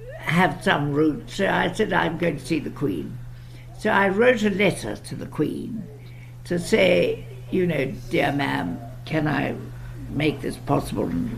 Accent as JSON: {"language": "English", "country": "South Africa", "said": "I'm South African and very proud of it."}